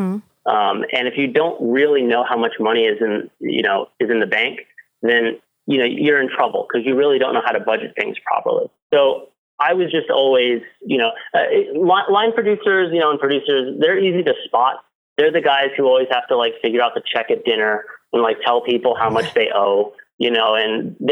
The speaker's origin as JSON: {"language": "English", "town": "Providence", "region": "Rhode Island", "country": "United States", "said": "I'm from Providence, Rhode Island."}